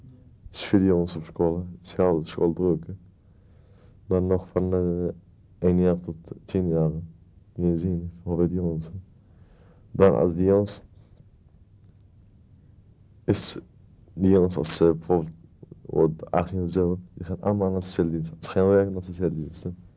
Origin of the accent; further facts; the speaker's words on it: Morocco; Ben ik Marokkaan, dat vind ik altijd Marokko een mooi land.